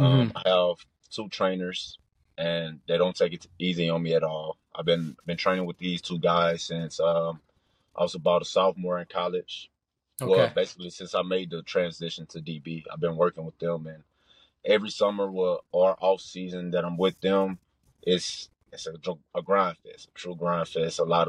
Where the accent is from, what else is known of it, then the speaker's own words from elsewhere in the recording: Beaumont, Texas, United States; Yeah, that's my hometown.